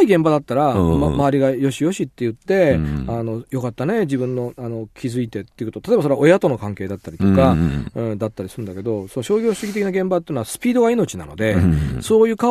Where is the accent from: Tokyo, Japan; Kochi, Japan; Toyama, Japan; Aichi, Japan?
Tokyo, Japan; also born or lived in Osaka; 幼稚園は大阪で育って、あの過ごして、幼稚園の最終学年の時に東京に来て